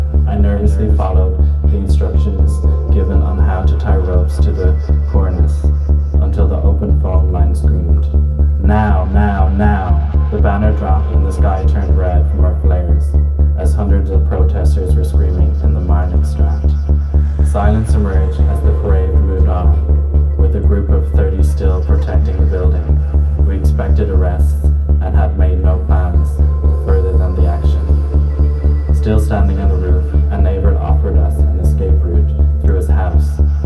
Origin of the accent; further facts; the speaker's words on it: Amsterdam, North Holland, Netherlands; I grew up in Slotermeer, west of the ring, the highway that forms a circle around Amsterdam. I was born in the bed of my parents, in the house where my father grew up. Now I am 26 years old.